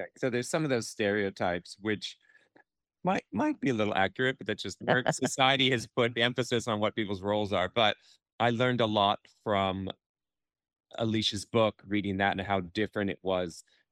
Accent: California, United States; As much as I grew up in the Bay Area and this epidemic seemed to be everywhere at the time, it still hadn't really affected our day-to-day lives.

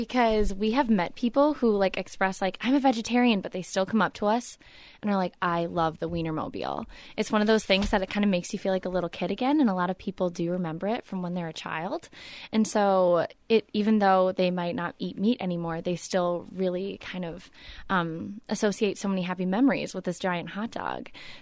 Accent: Midwest, United States; You know, you mentioned we're from the Midwest. So waking up and seeing mountains, like you have to pinch yourself and are like, oh my gosh, there's no cornfields.

